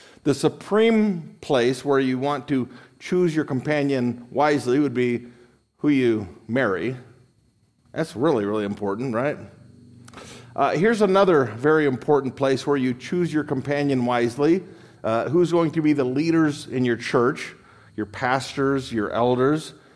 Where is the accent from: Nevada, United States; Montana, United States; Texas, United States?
Nevada, United States; Las Vegas; born there; Now, you know, I was born in Nevada, Las Vegas